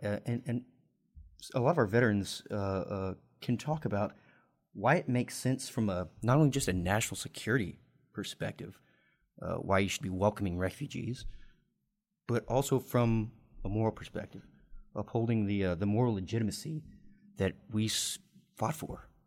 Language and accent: English; Dallas, Texas, United States; also born or lived in Austin; now in Washington, D.C., United States; When I came up here to Washington, D.C. over the summer, I'm from Texas.